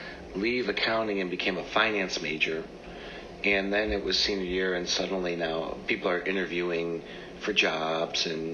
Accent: Oak Lawn, Illinois, United States; I grew up in Oak Lawn, on the south side of Chicago, not too far from here.

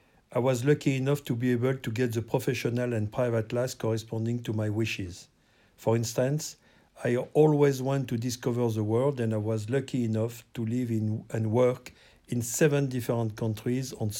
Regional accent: southern France, France; I grew up in the south of France and we have a normal childhood with ups and downs.

